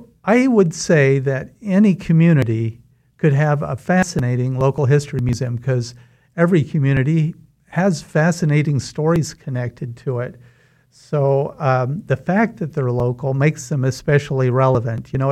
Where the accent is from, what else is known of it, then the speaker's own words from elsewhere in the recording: Wichita, Kansas, United States; I am from Wichita, actually a fifth-generation Wichitan.